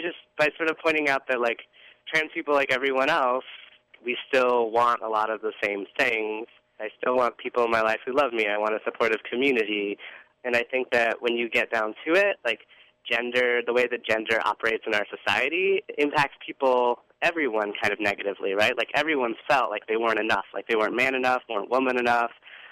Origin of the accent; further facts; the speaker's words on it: the South, United States; Like, I come from a military family. I grew up in the South. My mom's a Southern Baptist.